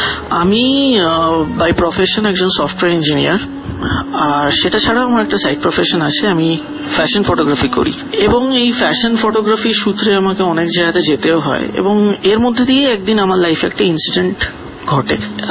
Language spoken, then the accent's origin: Bangla; Kolkata, West Bengal, India; আমার বাড়ি কলকাতার টালিগঞ্জ।